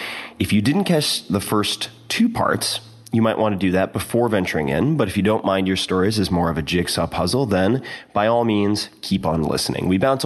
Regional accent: Long Island, New York, United States; But I'm also from Strong Island, so I should just point out.

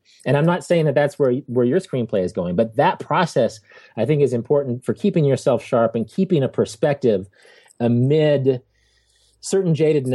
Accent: Wichita, Kansas, United States; I'm from Wichita, Kansas.

